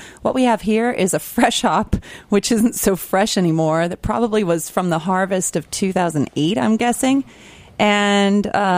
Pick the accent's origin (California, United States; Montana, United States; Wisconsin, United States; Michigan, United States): California, United States; Chico; one of the first organic breweries out of Chico, California, my hometown.